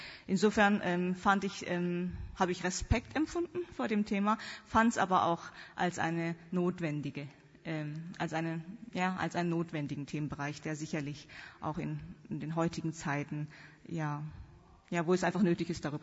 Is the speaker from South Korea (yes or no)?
yes; South Korea; German is a second language; also born or lived in North Rhine-Westphalia, Germany; Ich komme gebürtig aus Südkorea, bin aber in meiner Grundschulzeit in Deutschland, in Nordrhein-Westfalen aufgewachsen, wegen dem Studium von meinem Vater, der auch Theologie studiert hat in Münster. Also von 6 bis 12 war ich in Deutschland, dann bin ich zurück, wieder nach Korea